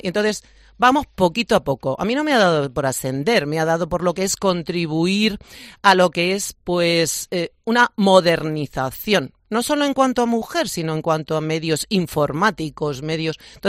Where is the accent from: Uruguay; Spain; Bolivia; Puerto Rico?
Spain; Guadamur, Castilla-La Mancha; Soy de Guadamur.